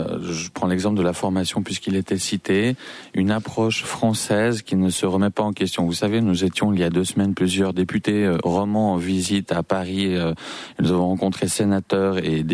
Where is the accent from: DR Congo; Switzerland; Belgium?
Switzerland; quand on est suisse et qu'on voit le modèle de formation suisse